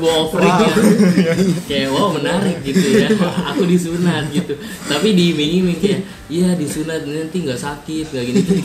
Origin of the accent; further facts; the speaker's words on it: Jakarta, Indonesia; kalau karena gue dari lahir maksudnya di Jakarta